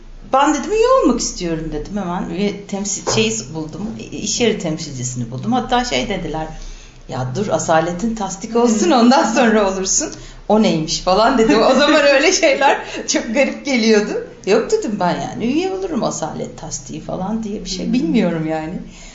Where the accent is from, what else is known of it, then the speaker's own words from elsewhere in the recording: Ankara, Turkey; Ankara'da doğdum, Ankara'da okudum, Ankara'da büyüdüm. Bir aralıklarla kısa süreli Ankara dışında, hatta Türkiye dışında yaşadım ama hep temelim ve dönüp geldiğim yer hala